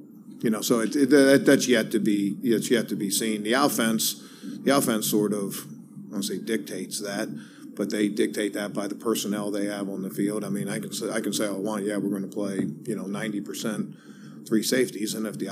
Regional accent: Baltimore, Maryland, United States; I grew up in Baltimore, and the Colts were coming off an AFC championship game appearance.

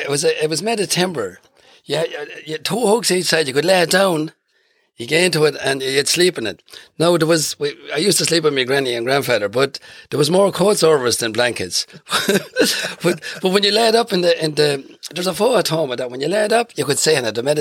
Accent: Pulla, Northern Ireland, United Kingdom; born there; I was born in Pulla in Tyrone, up near the lakes there.

